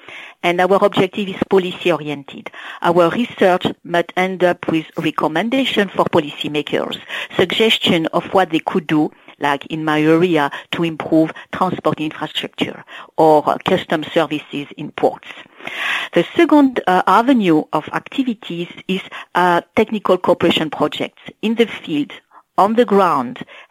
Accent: France; including in schools in my home country in France

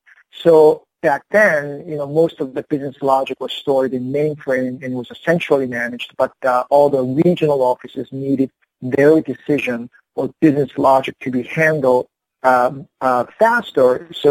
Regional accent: Indiana, United States; I grew up mostly in the Midwest, a small town in Indiana, and getting into this cool job in downtown Chicago

